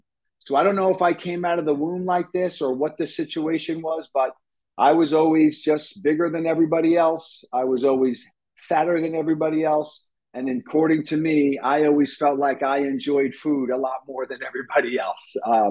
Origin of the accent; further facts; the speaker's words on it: Pennsylvania, United States; As Catherine said, I'm from Pennsylvania.